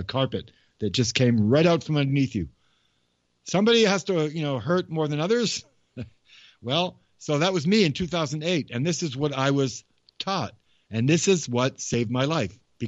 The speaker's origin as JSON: {"language": "English", "region": "Massachusetts", "country": "United States", "tie": "born or raised there", "said": "The Wampanoag, the people that I grew up with in Massachusetts, that's what they said."}